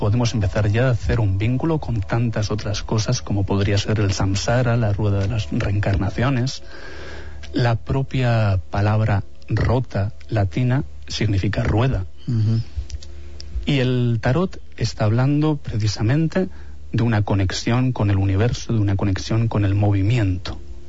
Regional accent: Paris, Île-de-France, France; si un peregrino sale, por hacer valer de donde yo vengo, sale de París

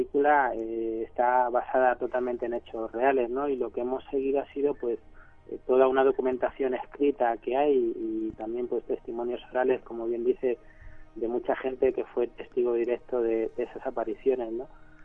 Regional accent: Toledo, Castilla-La Mancha, Spain; Yo, por ejemplo, soy de Toledo y algunos más de los que participamos en la peli también lo somos.

